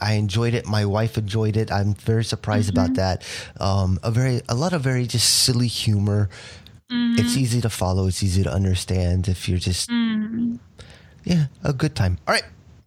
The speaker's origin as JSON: {"language": "English", "town": "Atlanta", "region": "Georgia", "country": "United States", "said": "Yay, Atlanta! I'm from Atlanta, Georgia."}